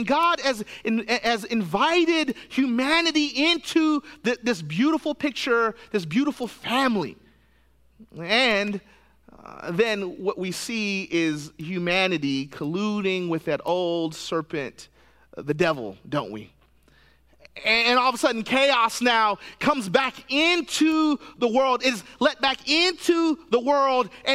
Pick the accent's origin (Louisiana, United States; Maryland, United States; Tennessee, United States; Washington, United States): Tennessee, United States; But because we lived in Tennessee, I grew up in Middle Tennessee, you know, there's this weird belief that winter doesn't come to the South.